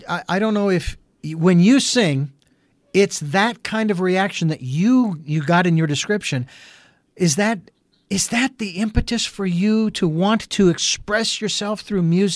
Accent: Phoenix, Arizona, United States; I was in Boise, Idaho at the time, born and raised in Phoenix.

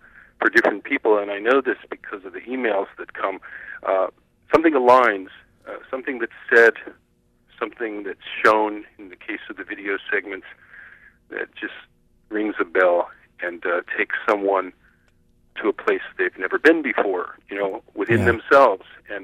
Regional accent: San Francisco, California, United States; talking to actually some of my neighborhood friends, people who I grew up with in San Francisco, about what I saw

